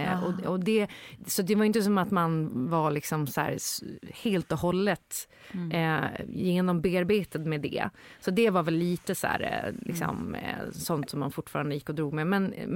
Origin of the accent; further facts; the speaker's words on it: Gotland, Sweden; born there; now in Stockholm, Sweden; Jag var född på Gotland och för första gången så hade jag liksom etablerat mig, köpt en lägenhet i Stockholm.